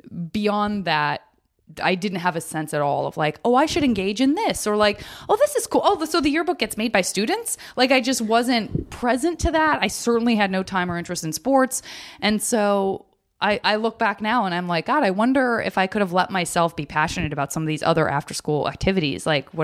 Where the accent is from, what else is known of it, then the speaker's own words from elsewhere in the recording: Tucson, Arizona, United States; I was in Tucson, Arizona.